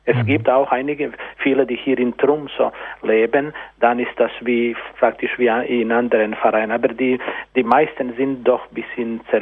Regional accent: Croatia; German is a second language; Und ich bin Kroate.

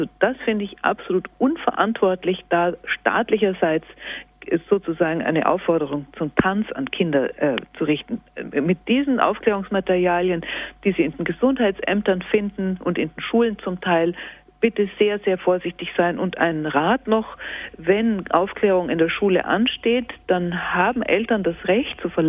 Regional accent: Bavaria, Germany; Das ist in Bayern oder halt in dem Bereich, wo ich aufgewachsen bin, irgendwie üblich.

